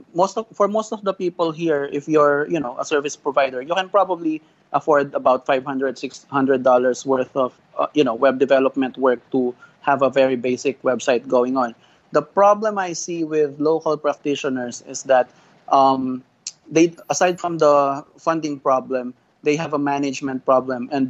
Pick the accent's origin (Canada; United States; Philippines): Philippines; And now, even in my hometown, which is outside of Metro Manila, the local service providers are getting into the action.